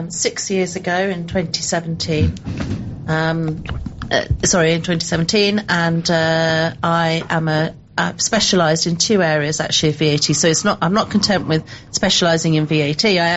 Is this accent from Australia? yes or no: no; Folkestone, South East England, United Kingdom; born there; now in Hythe, United Kingdom; So I was born in Kent, in Folkestone.